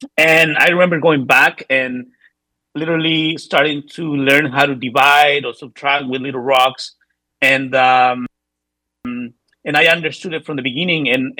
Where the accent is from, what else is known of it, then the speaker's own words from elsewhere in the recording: Oaxaca, Mexico; now in United States; Because back in Oaxaca, I went to school in Oaxaca. I'm from Oaxaca, Mexico.